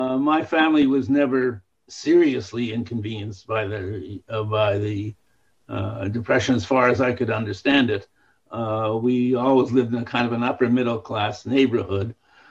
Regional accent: Montreal, Quebec, Canada; born there; I was born in Montreal in 1935.

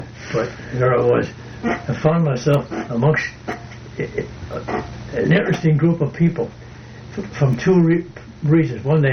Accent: Allentown, Pennsylvania, United States; I was born and raised in the Allentown, Bethlehem, Pennsylvania area.

